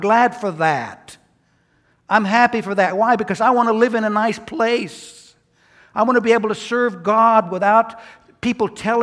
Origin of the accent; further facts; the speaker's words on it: United States; I'm an American. I'm a nationalist. I love my country.